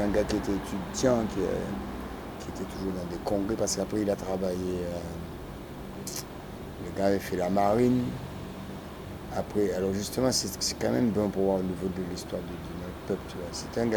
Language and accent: French; Bordeaux, Nouvelle-Aquitaine, France; Voilà, je suis né en France, à Bordeaux. Je suis un Bordelais.